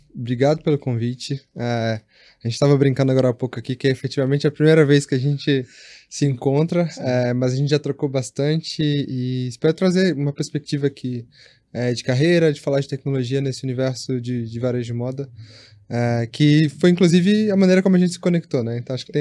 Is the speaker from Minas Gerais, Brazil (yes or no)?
yes; Minas Gerais, Brazil; Sou mineiro, estudava em faculdade federal, consegui essa bolsa, fui estudar na Coreia